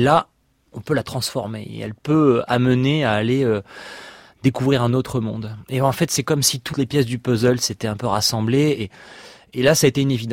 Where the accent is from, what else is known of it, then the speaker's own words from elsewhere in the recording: Nice, Provence-Alpes-Côte d'Azur, France; J'ai grandi à Nice, donc au bord de la Méditerranée.